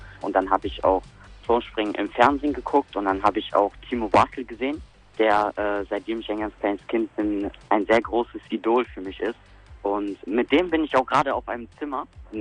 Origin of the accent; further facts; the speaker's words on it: Monheim, North Rhine-Westphalia, Germany; Früher im Hallenbad, zu Hause bei uns in Monheim.